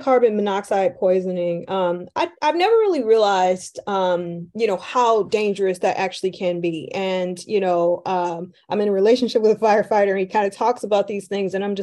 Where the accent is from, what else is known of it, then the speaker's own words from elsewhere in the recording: Detroit, Michigan, United States; because I grew up in Detroit during something called Devil's Night. Devil's Night would happen in October and people would just light fires.